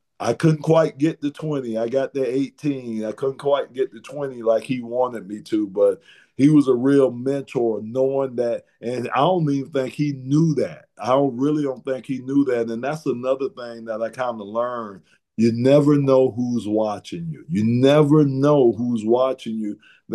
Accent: Miami, Florida, United States; You know, I grew up in Miami, so the Miami Dolphins, man, that's my team.

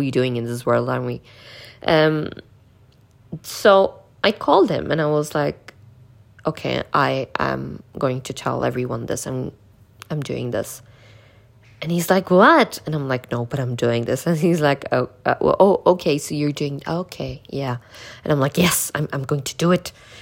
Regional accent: India; I am born a Sikh. I am from India.

